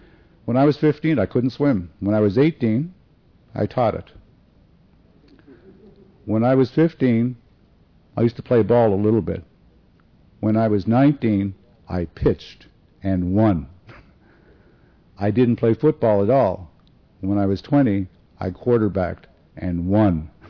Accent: Nova Scotia, Canada; born there; And I was born in Nova Scotia. Nova Scotia is right on the East Coast, right on the Atlantic Ocean

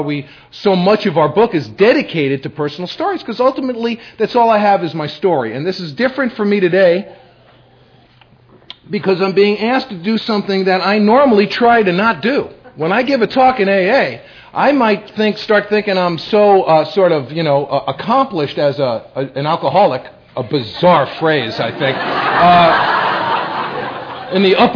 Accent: Bronx, New York, United States; I come from the Bronx and it's not impossible, you know.

